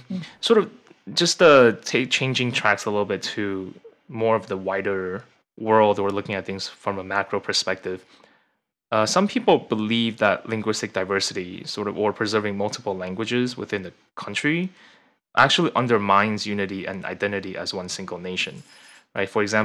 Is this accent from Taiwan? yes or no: yes; Taiwan; I remember learning Taiwanese, Minnan, and Mandarin sort of at the same time because so I grew up in Taiwan when I was little.